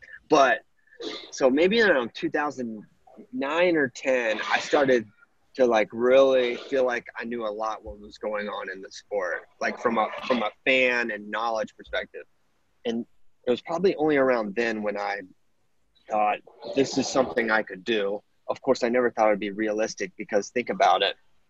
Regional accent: Virginia, United States; Okay, so, like, I'm not from Northern Virginia. I'm from the Shenandoah Valley, which is, like, there's not a lot of good wrestling there.

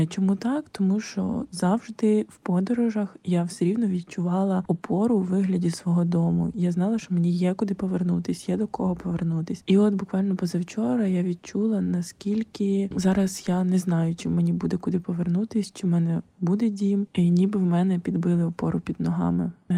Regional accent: Kyiv, Ukraine; now in Turkey; я з Києва, але вийшло так, що війна мене застала в Туреччині.

